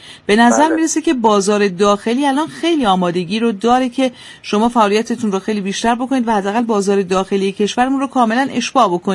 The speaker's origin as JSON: {"language": "Persian", "country": "Iran", "said": "خود من به عنوان یک ایرانی واقعا ترجیح همین هست که کفش ایرانی بخرم"}